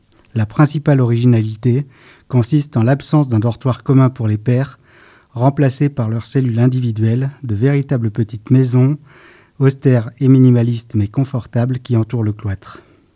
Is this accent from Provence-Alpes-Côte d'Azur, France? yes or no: no; Grenoble, Auvergne-Rhône-Alpes, France; moved away; je suis un grenoblois émigré en Picardie.